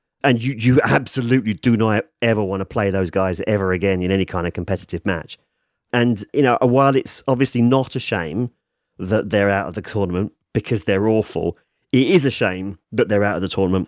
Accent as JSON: {"language": "English", "region": "England", "country": "United Kingdom", "said": "But as an Englishman, you're just like, this game is breaking my brain."}